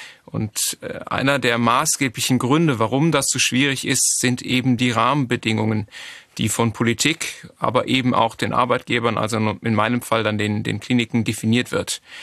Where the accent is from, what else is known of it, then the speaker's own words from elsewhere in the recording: Rhineland, Germany; born there; now in Schleswig-Holstein, Germany; Ich bin gebürtig Rheinländer und im Exil jetzt in Schleswig-Holstein